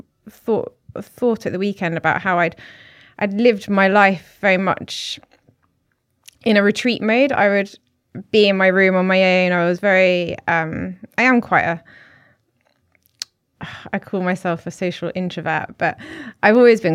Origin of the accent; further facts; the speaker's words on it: South East England, United Kingdom; born there; But I was born in West Sussex in a very English, a very English country bumpkin village.